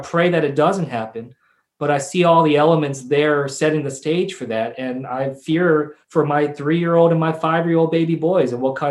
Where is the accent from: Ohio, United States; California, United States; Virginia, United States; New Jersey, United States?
New Jersey, United States; I kept telling him I'm a New Jersey boy.